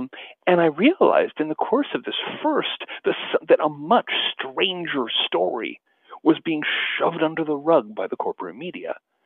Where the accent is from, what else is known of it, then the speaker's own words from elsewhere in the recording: Seattle, Washington, United States; I grew up in the South Seattle suburbs in the 60s and 70s.